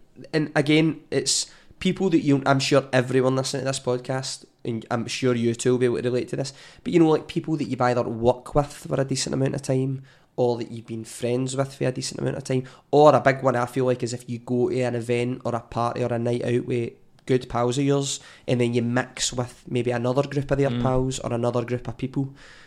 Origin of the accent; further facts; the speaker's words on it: Scotland, United Kingdom; I'm Scottish pattern